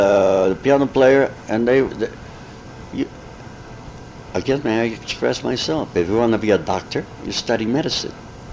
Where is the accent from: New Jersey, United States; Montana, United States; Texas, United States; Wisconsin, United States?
Texas, United States; El Paso; And then I was from El Paso, you know, so I wrote some lyrics and some melodic line.